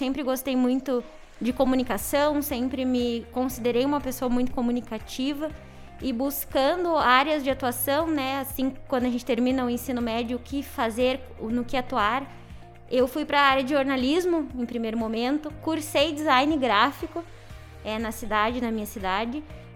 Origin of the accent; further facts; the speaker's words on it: Pelotas, Rio Grande do Sul, Brazil; moved away; Eu moro aqui agora há 8 anos, eu vim de Pelotas, do Rio Grande do Sul, longe